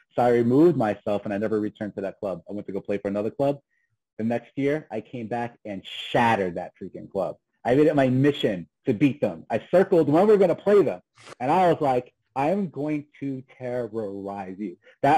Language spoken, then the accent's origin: English; United States; I played in Germany for 10 years as an American